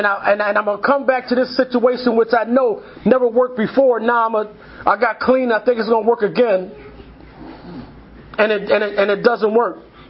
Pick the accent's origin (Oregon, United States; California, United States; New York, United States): New York, United States; Buffalo; You know, coming from, I'm originally from Buffalo, New York.